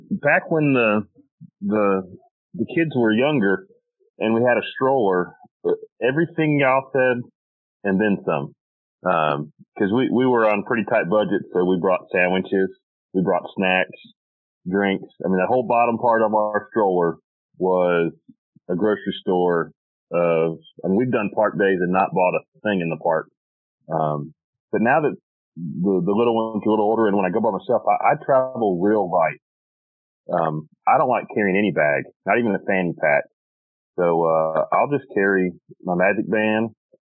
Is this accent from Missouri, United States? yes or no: no; North Carolina, United States; I'm from North Carolina. Our temperatures are similar, but sometimes it's warmer, sometimes it's colder